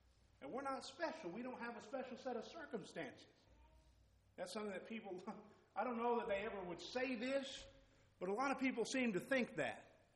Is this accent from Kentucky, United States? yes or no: no; Pampa, Texas, United States; I grew up in Pampa, Texas. If you've never been there, you probably never will. There's not a whole lot of reason to go there. Small little town in the Panhandle.